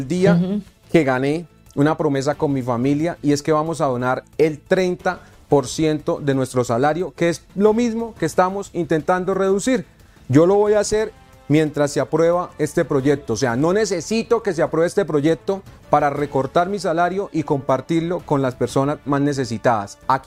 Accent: Bucaramanga, Santander, Colombia; born there; yo nací en Bucaramanga, Santander, Colombia, en una invasión. Allí mis padres construyeron un ranchito de madera y techo de zinc.

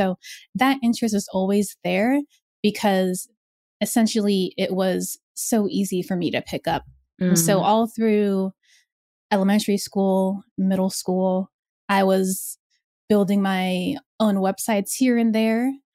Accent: Pennsylvania, United States; I grew up in the outside of Philadelphia. So to get more city experience and just to have a nice little change of pace, I moved to Philadelphia and went to Drexel University.

